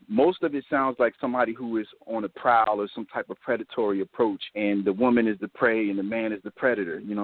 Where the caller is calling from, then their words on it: Wilkes-Barre, Pennsylvania, United States; I'm calling from Wilkes-Barre, Pennsylvania.